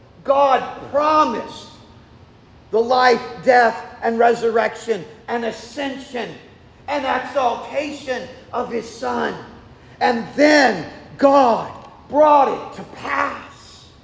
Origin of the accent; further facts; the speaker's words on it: Montgomery, Alabama, United States; born there; I was born in Montgomery, Alabama.